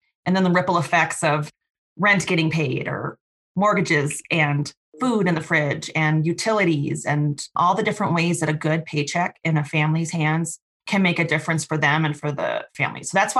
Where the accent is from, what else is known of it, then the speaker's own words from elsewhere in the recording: Midwest, United States; accent: Midwestern; You can tell by my accent, I've spent a lot of time in the Midwest.